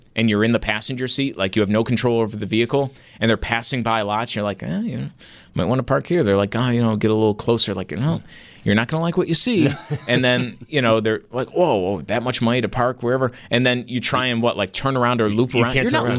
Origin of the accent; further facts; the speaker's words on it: Niagara Falls, New York, United States; I'm from Niagara Falls